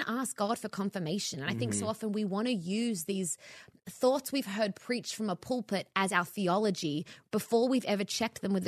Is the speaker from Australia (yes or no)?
yes; Australia; now in Los Angeles, United States; I moved to LA from Australia to be in ministry, not media.